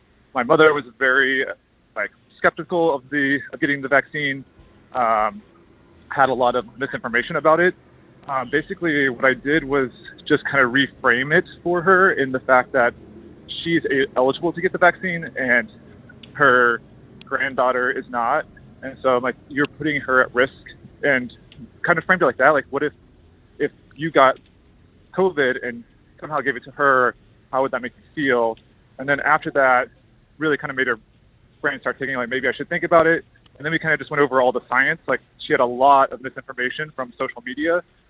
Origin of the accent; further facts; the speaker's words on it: Midwest, United States; but then I grew up in the Midwest. My family still lives there.